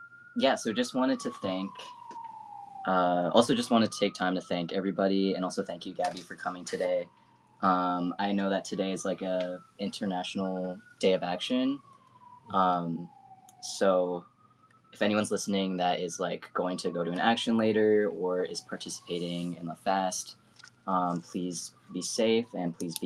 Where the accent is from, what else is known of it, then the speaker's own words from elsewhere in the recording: New York, United States; I grew up in New York. I like don't have the experience of growing up like necessarily like in other parts of America.